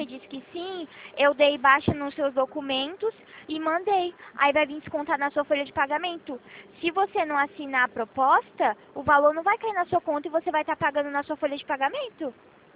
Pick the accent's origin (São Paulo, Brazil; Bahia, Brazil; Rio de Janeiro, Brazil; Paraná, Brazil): São Paulo, Brazil; accent: Ceará; also born or lived in Fortaleza; eu tenho o sotaque do Ceará, mas eu sou de São Paulo, tá? Mas eu nasci em Fortaleza, Ceará.